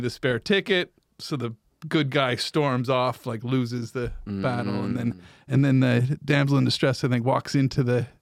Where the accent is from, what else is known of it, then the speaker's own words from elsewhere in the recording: Canada; growing up in Canada